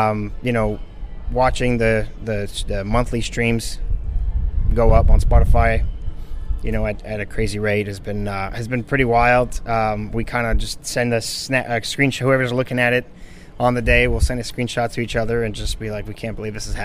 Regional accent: Montreal, Quebec, Canada; now in Nashville, United States; I'm Canadian, born and raised in Montreal, Quebec, but moved to Nashville in end of 2018

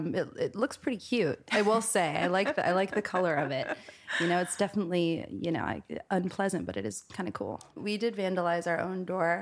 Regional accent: New York, United States; that's how you know I'm a New Yorker.

